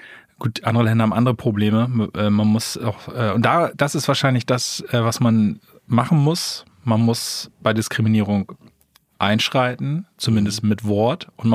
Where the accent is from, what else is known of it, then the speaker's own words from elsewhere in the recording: Oldenburg, Lower Saxony, Germany; ich komme ja aus Oldenburg, Niedersachsen.